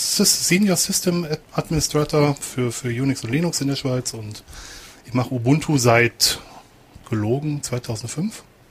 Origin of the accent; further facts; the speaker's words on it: North Rhine-Westphalia, Germany; Ich komme ja eigentlich auch aus dem Ruhrgebiet. Bin ja Wirtschaftsflüchtling.